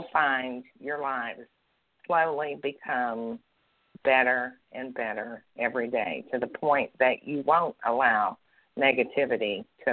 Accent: Indiana, United States; Well, I'm actually from Indiana, so the only reason I learned to say y'all

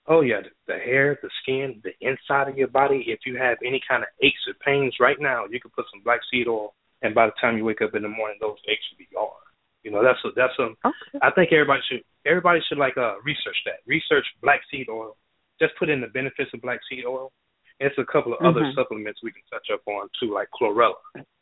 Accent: Florida, United States; See, I grew up in Florida, and we used to go hunting.

